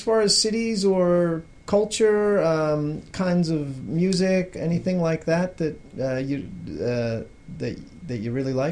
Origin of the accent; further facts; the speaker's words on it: United States; That's my home country.